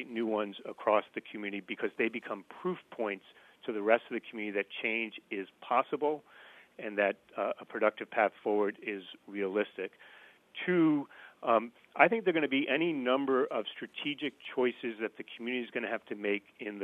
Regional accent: New York, United States; You know, I'm from New York. I'm from upstate New York. The whole Hudson Valley is dotted with communities like this.

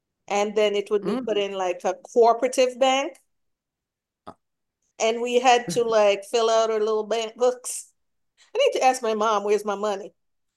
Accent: Jamaica; I grew up in Michael Manley's Jamaica.

